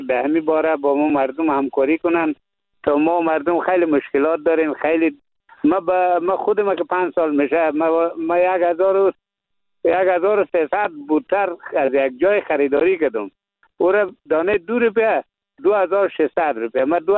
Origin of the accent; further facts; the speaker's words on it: Badghis, Afghanistan; فعلا به ولایت بادغیس هستم، از ولایت بادغیس هستم.